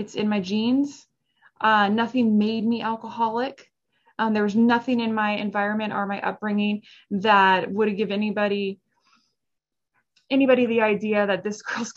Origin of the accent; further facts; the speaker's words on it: Seattle, Washington, United States; And I grew up in Seattle area, Seattle, Washington.